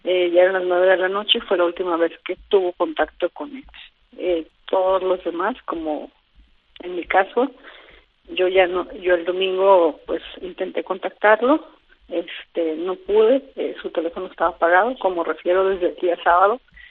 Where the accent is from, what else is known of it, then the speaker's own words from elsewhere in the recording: Mexico; ahora yo soy mexicana